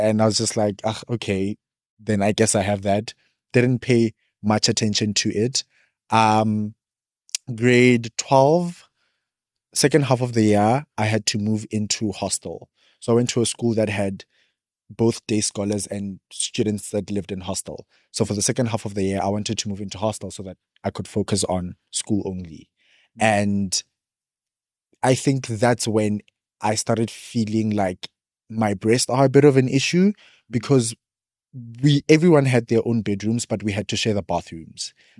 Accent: Polokwane, Limpopo, South Africa; moved away as an adult; now in Johannesburg, South Africa; So I'm from Limpopo. Grew up in multiple areas of Limpopo, but spent majority of my childhood in Polokwane, which is the capital city of the province. 2023, moved to Joburg for school.

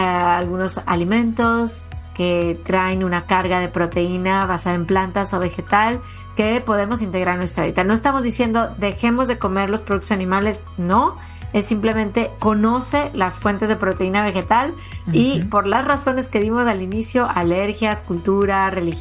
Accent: Mexico; now in United States; aquí yo en Estados Unidos me pierdo con los nombres porque crecí en México

